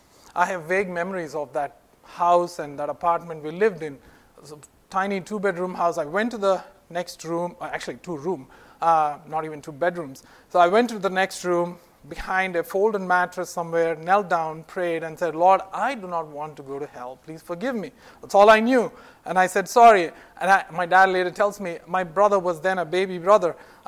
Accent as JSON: {"language": "English", "country": "India", "tie": "born or raised there", "said": "I was raised in India to parents who were born again Christians."}